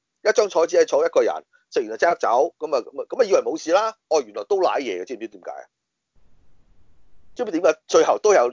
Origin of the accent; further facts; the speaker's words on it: Hong Kong; 我哋香港咧，我最擔心嚟緊呢幾個月咧。